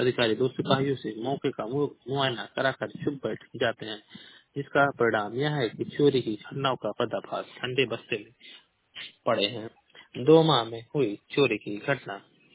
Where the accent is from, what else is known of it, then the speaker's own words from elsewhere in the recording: Maharajganj, Uttar Pradesh, India; मैं जिला महाराजगंज का निवासी हूँ।